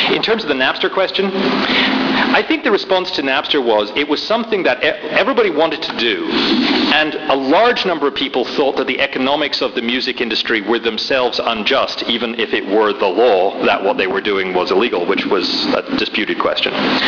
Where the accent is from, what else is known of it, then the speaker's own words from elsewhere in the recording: United Kingdom; I mean, I come from Britain